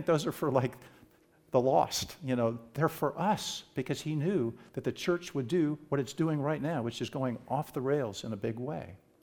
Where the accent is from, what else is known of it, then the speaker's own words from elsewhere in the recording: East Coast, United States; I was from the East Coast, and I was a little skeptical about stuff like that.